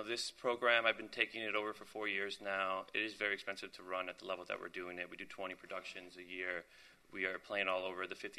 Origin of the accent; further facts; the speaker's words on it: Miami Beach, Florida, United States; I was born and raised in Miami Beach. I come from Miami Beach.